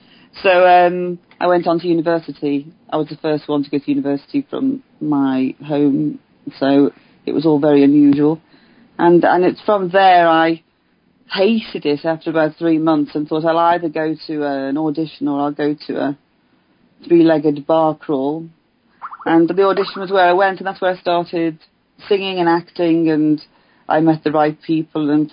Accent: Birkenhead, North West England, United Kingdom; I mean, I was sort of born in the north end of Birkenhead, which is sort of across the Mersey from Liverpool.

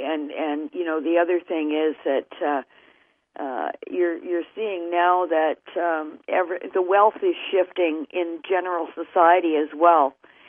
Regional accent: Winnipeg, Manitoba, Canada; But, you know, I grew up in Winnipeg

